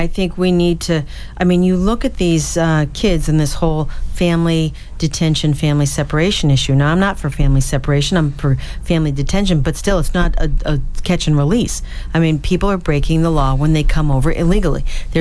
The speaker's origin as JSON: {"language": "English", "town": "Groton", "region": "Massachusetts", "country": "United States", "tie": "born or raised there", "said": "You have in my hometown in Groton last fall"}